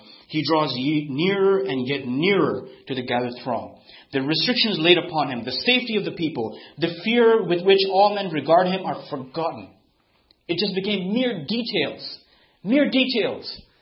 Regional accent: Pakistan; also born or lived in Sri Lanka; I grew up in Pakistan, and I was born in Sri Lanka, and I've been to India once when I was three

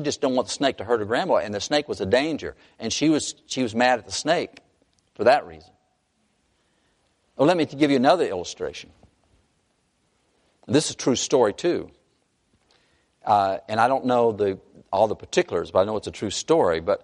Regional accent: North Carolina, United States; I grew up in North Carolina, and copperheads are not to be played

